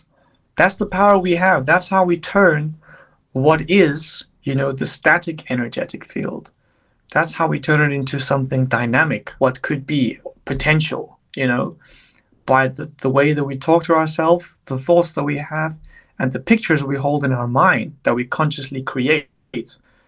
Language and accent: English; South Africa; I'm a South African.